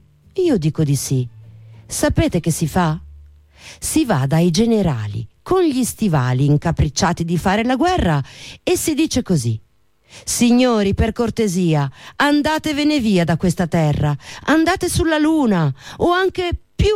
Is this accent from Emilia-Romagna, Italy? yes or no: yes; Bologna, Emilia-Romagna, Italy; born there; Io alle elementari sono nata a Bologna.